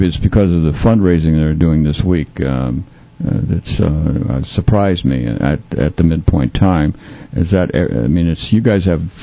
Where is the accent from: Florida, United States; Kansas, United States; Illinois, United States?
Florida, United States; Sarasota; I'm not from Manatee. I'm from Sarasota. I know quite a bit about that.